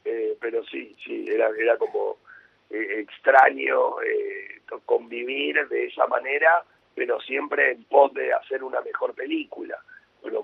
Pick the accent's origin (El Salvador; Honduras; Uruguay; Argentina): Argentina; el recuerdo de uno como argentino quedó en la mente de todos